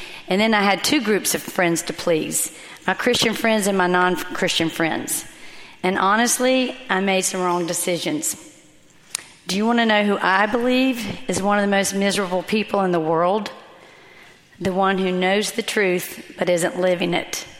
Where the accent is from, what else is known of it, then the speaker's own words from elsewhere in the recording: Columbia, South Carolina, United States; I grew up here in Columbia in a wonderful home.